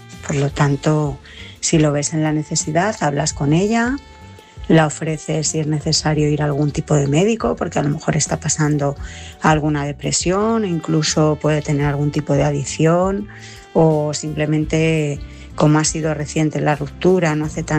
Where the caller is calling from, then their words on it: Madrid, Community of Madrid, Spain; de Madrid.